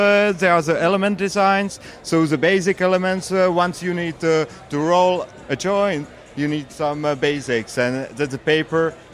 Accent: Czechia; English is a second language; We are from Czech Republic

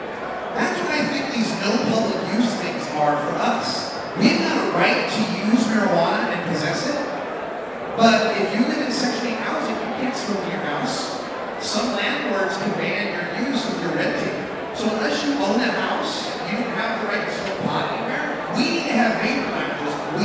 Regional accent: Boise, Idaho, United States; I'm from Boise originally, and I know his laws are really strict.

